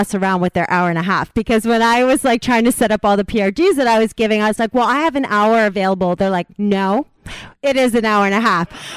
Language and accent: English; New York City, New York, United States; now in Los Angeles, United States; I'm from New York City, and I found my recovery there, and I just moved to LA.